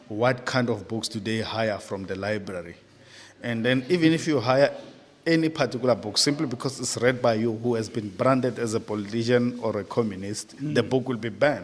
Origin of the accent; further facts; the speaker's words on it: South Africa; I'm from South Africa.